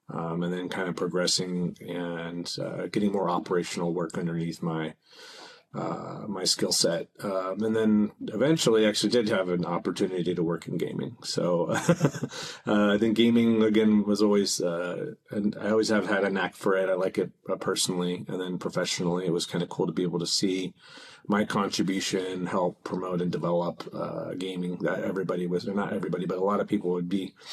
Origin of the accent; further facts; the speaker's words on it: Santa Cruz, California, United States; also born or lived in Colorado, United States; So I went to high school in Colorado, but I grew up in Santa Cruz, California.